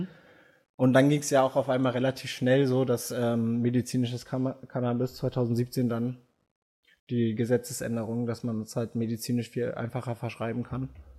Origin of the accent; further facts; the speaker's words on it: Kleinmachnow, Brandenburg, Germany; war in Kleinmachnow, wo ich aufgewachsen bin in der Nähe, an einem Düppel